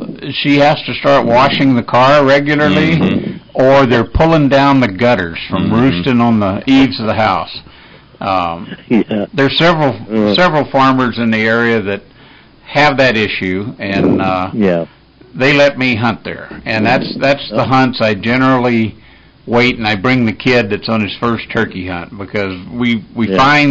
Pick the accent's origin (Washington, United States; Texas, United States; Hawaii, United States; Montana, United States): Texas, United States; now in Nebraska, United States; And where I grew up down in Texas, I never hunted turkey with a shotgun until I got to Nebraska.